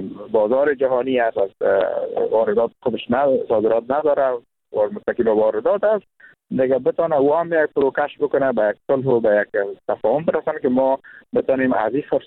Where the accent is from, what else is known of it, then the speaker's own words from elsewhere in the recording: Kunduz, Afghanistan; ما هم جزء از افغانستان هستیم، مردم کندوز متضررتر خواهد شدیم